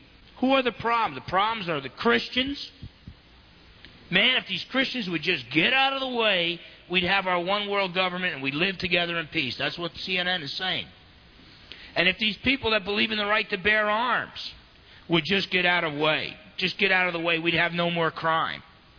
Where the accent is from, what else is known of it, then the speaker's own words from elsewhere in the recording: New Jersey, United States; I know, because I grew up in New Jersey.